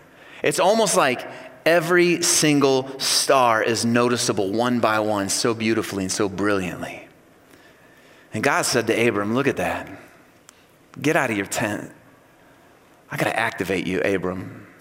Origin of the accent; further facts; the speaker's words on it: Ohio, United States; born there; also born or lived in Illinois; I was born in Ohio. I've spent several years in Illinois. And now my wife and my family and I, we've been in Iowa for almost a decade